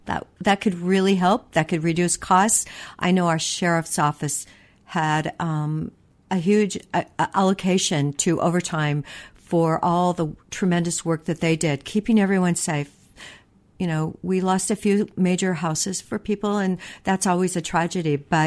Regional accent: Heppner, Oregon, United States; I grew up in Heppner, where Kinzu Mill was there

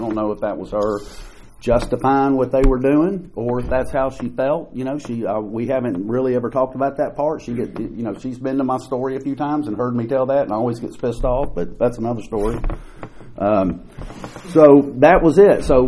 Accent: Nashville, Tennessee, United States; I grew up in Nashville, Tennessee, raised by a single mother.

